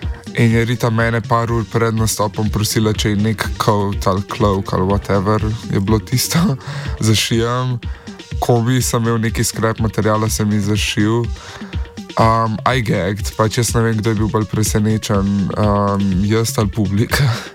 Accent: Ljubljana, Central Slovenia, Slovenia; born there; Če sem rojen v Ljubljani.

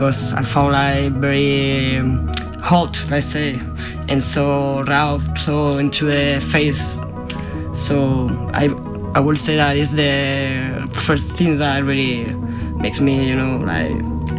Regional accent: Murcia, Region of Murcia, Spain; moved away as an adult; now in Berlin, Germany; Yeah, I'm coming from Murcia, from Spain.

